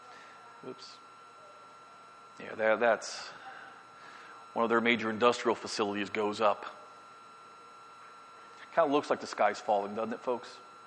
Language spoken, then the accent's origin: English; Tampa, Florida, United States; when I grew up in Tampa, one of the things, we have a cool airport in Tampa.